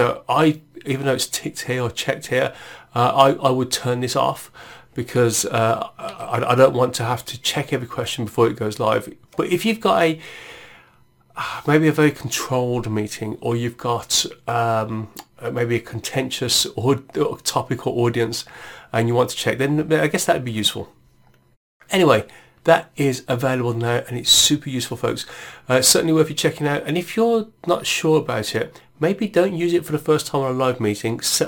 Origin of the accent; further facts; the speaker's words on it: Midlands, United Kingdom; I don't know whether it's my accent coming from the Midlands of in England